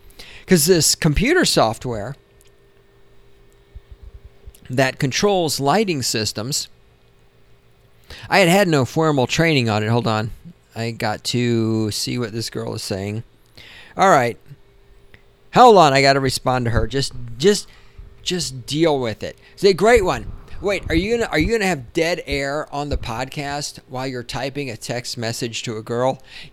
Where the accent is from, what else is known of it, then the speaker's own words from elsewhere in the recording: the South, United States; accent: southern; Right now, Aaron Cleary is making fun of my southern accent when I say theater.